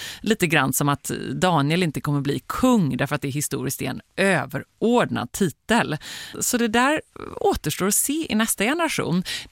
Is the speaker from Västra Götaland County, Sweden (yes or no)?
yes; Gothenburg, Västra Götaland County, Sweden; Ja. Som göteborgare. Går liksom inte.